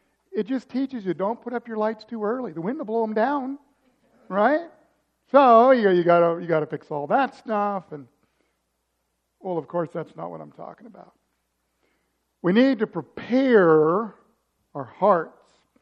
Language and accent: English; Missouri, United States; also born or lived in Atlanta; Now, in those years when we lived in Atlanta, because where I grew up is in Missouri, it was an even longer day.